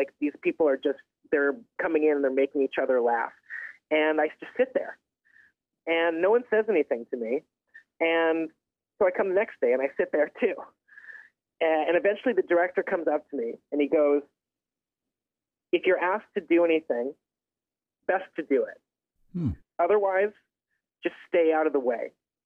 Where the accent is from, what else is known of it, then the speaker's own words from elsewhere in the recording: Toronto, Ontario, Canada; also born or lived in Pine Ridge, South Dakota / Los Angeles / Vermont; I was born in Pine Ridge, South Dakota, but I'm the son of a movie star, and she moved us around from L.A. to Vermont and finally to Toronto.